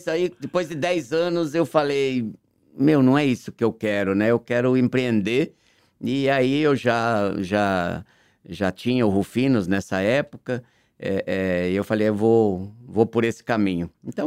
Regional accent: São Paulo, Brazil; born there; also born or lived in Recife; nasci no Hospital das Clínicas, morei em São Paulo, sou engenheiro, trabalhei como engenheiro 10 anos na Philips, morei em Recife.

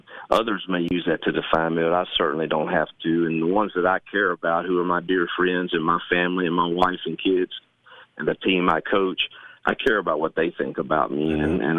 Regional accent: Mississippi, United States; And, I got back to Mississippi, my home state

